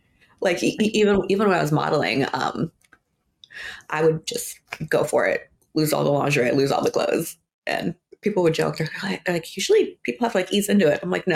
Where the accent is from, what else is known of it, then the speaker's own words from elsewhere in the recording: Ohio, United States; I'm originally from Ohio, so I started dancing up there